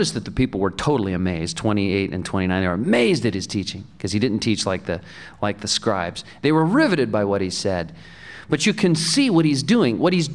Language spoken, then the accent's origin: English; Santa Cruz, California, United States; I grew up in Santa Cruz, California, where houses shake a lot, and where a lot of times they'll just fall right off a hillside.